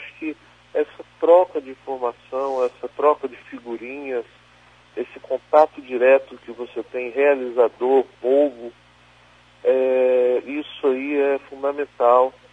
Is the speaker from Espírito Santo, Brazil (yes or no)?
yes; Guarapari, Espírito Santo, Brazil; a sociedade de onde eu venho, né? Que é, eu sou de Guarapari, de uma aldeia de pescadores chamada Perocão, então eu brinco um pouco com essas minhas raízes.